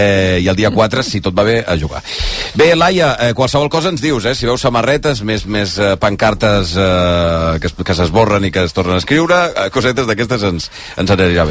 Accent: Catalonia, Spain; Home, que som catalans, que s'ha d'obrir.

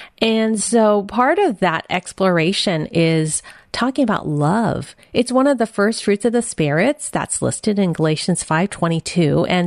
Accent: San Francisco, California, United States; born there; And my mother was a mail order bride. I was born in San Francisco, Chinatown.

